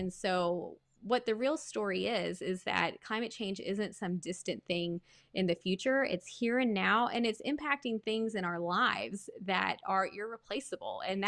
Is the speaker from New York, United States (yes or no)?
no; Tennessee, United States; I grew up in East Tennessee.